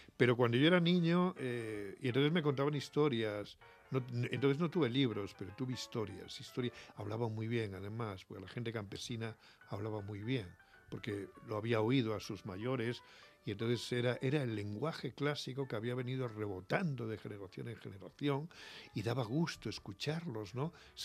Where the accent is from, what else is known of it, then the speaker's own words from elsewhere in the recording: Alburquerque, Extremadura, Spain; la gente también es otra, no es la de mi infancia. De manera que digo, este es Alburquerque, este es mi pueblo, sí, pero no.